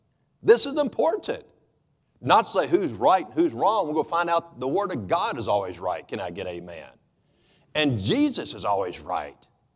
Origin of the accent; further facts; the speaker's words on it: West Virginia, United States; born there; Folks, it's no secret I was born in Boone County, and if you take offense with this, I'm pointing at me.